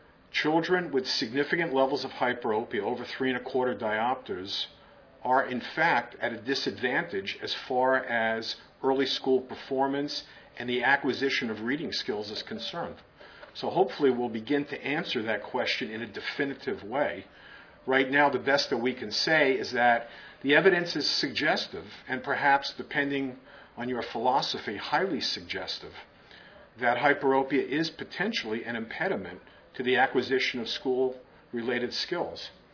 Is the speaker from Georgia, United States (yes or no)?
no; Massachusetts, United States; Well, I'm from Massachusetts and frankly proud to be.